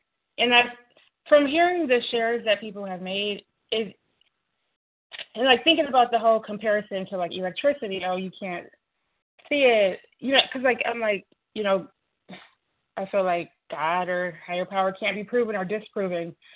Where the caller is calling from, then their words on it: Detroit, Michigan, United States; I'm calling from Detroit, Michigan.